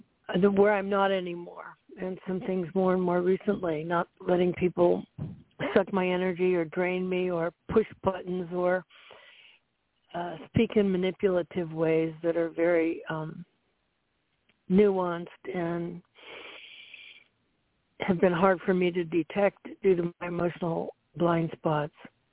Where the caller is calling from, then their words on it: Florida, United States; I'm calling in from Central Florida.